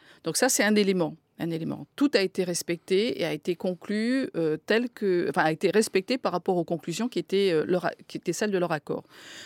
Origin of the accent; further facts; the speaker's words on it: France; C'est pas parce que je suis française